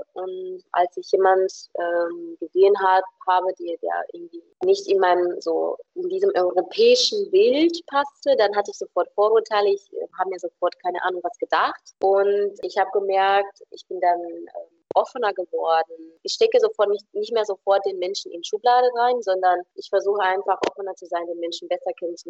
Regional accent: Romania; moved away as an adult; now in Germany; ich bin 26 Jahre alt, ich komme aus Rumänien, bin in Rumänien geboren, aufgewachsen und ich bin mit 20 nach Deutschland gekommen, das war in 2014.

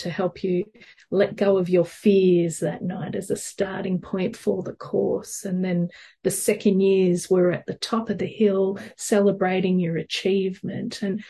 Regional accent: Cessnock, New South Wales, Australia; I was able to set up my own big project back in my hometown of Cessnock

